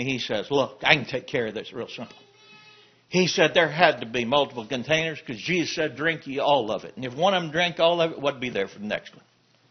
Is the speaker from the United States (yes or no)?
yes; Pampa, Texas, United States; I grew up in Pampa, Texas, and my mom and dad were going to a sound congregation there.